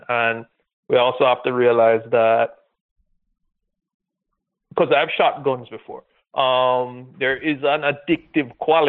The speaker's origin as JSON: {"language": "English", "country": "Jamaica", "said": "Hey Sam, long time no see. … from Jamaica here."}